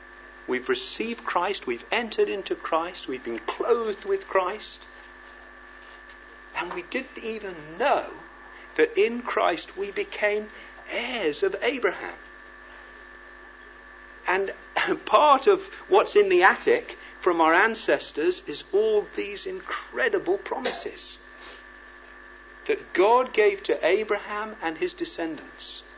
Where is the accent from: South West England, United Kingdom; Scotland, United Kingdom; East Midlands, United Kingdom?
South West England, United Kingdom; I come from Devon. That's one of the farthest corners of the earth, especially from where I live now.